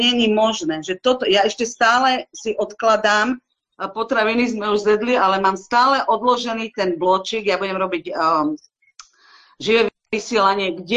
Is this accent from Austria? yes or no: yes; Austria; now in Slovakia; keď som prišla pred, neviem, koľko to je teraz presne, 8, 9, 7, neviem, rokov na Slovensko, ja som bola z Rakúska, zdravá ako ryba.